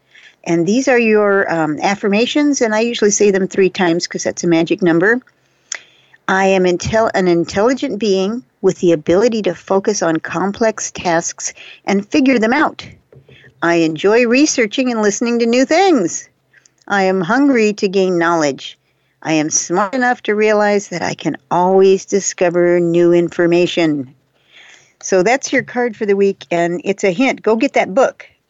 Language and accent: English; Japan; first language Japanese; English is a second language; I was raised in Japan, and that's my first language, is Japanese.